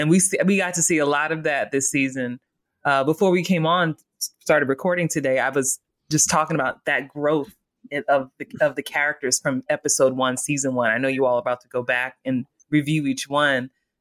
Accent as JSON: {"language": "English", "region": "New York", "country": "United States", "tie": "born or raised there", "said": "things that I've seen growing up in New York, seeing what happens"}